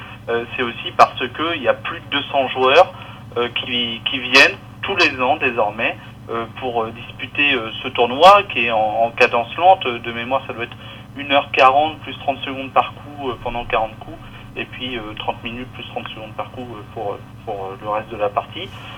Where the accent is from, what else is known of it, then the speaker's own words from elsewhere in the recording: Le Mans, Pays de la Loire, France; je suis natif du Mans et je suis chauvin.